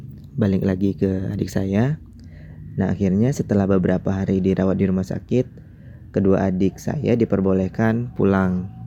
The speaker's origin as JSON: {"language": "Indonesian", "region": "North Sumatra", "country": "Indonesia", "said": "Saya dari Sumatera Utara."}